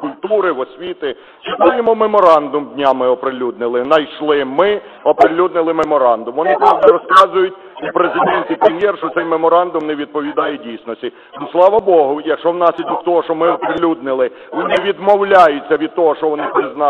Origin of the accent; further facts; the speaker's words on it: Chernihiv Oblast, Ukraine; Моя рідна Чернігівщина, Талалаївський район.